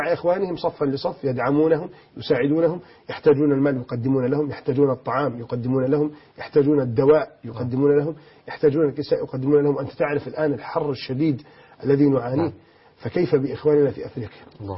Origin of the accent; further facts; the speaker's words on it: Egypt; هذا ما كان يحدث في السابق عندنا في مصر أكثر من مرة